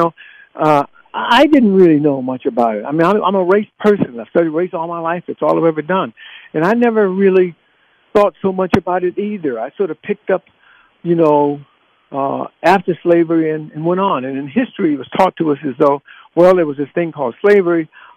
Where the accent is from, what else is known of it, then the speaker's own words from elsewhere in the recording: United States; I grew up in America, too.